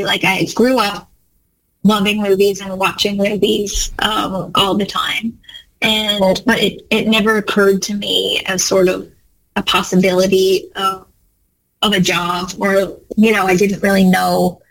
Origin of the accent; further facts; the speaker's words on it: Canada; as a Canadian filmmaker, I like dreamed of having my film play at TIFF.